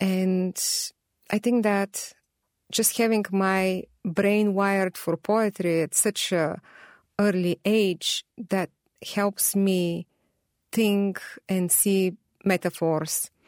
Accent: Burgas, Burgas Province, Bulgaria; English is a second language; moved away; And there is the mention of Burgas, which is my hometown.

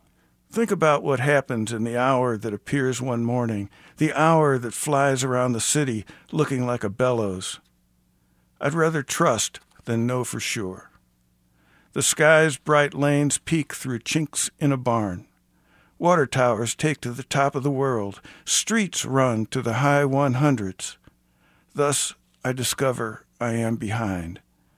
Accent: St. Louis, Missouri, United States; I grew up in St. Louis, and I always thought that the Catholic faith in St. Louis is deeply ingrained in the culture there, in a way that it isn't in a lot of other cities.

